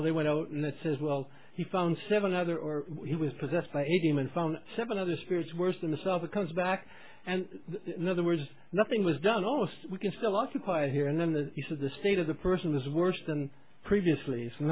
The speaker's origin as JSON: {"language": "English", "country": "Canada", "said": "That's how you know that I'm Canadian."}